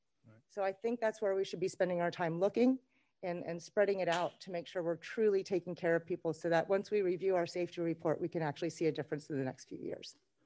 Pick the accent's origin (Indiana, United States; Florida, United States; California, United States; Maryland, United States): Florida, United States; Palm Beach Gardens; It's even here, it's in my hometown too, in Palm Beach Gardens.